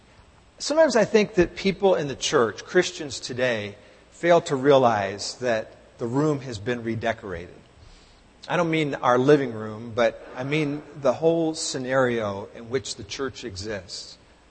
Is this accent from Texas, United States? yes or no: yes; Texas, United States; When I grew up in Texas, which was at the buckle of the Bible Belt, but back in the 60s in the South, people knew the Bible.